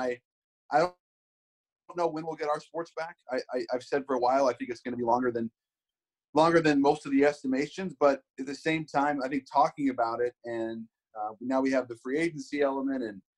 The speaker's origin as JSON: {"language": "English", "town": "Seattle", "region": "Washington", "country": "United States", "tie": "born or raised there", "said": "growing up in Seattle, I'm obviously, you know, sports has been a massive part of my life since I was a kid."}